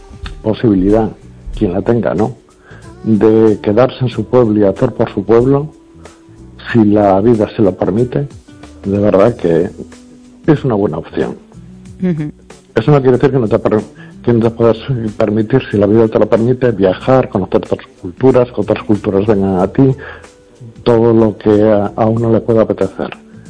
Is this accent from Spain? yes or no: yes; Spain; de donde yo vengo, de otra zona de España